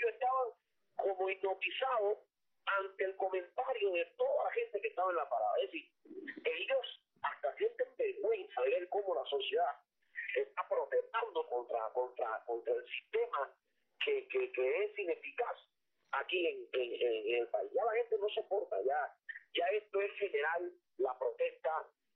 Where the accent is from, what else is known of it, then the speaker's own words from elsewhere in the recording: Cuba; lo puedo decir como ciudadano cubano